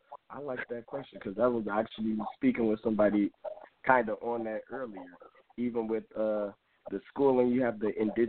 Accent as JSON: {"language": "English", "region": "Michigan", "country": "United States", "tie": "born or raised there", "said": "I grew up in Michigan. My grandma is from Alabama"}